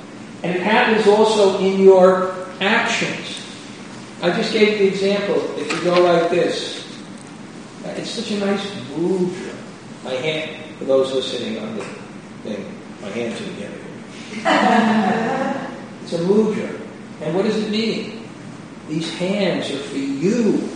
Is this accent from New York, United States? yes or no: yes; New York, United States; When I grew up in New York, a mother was not a good mother unless she kept a cookie box with Hostess Twinkies and Chips Ahoy